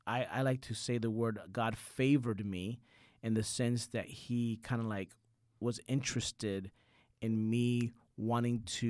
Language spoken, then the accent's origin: English; Puerto Rico; born there; I was born in America. Well, I was born in Puerto Rico, but, you know, Puerto Rico is an American commonwealth, so really you're born an American citizen.